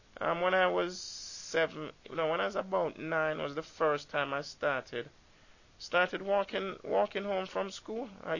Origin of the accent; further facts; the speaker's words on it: Jamaica; When I was 17, you know, I grew up in Jamaica. And, you know, I used to walk through the woods, bushes.